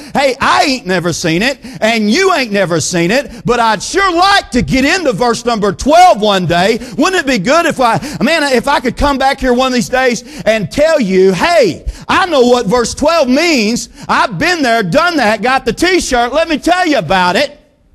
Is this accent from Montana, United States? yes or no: no; Texas, United States; we were raised up in Texas and we'd absolutely, I don't know about you, but there ain't a lot of rain that goes around in this state.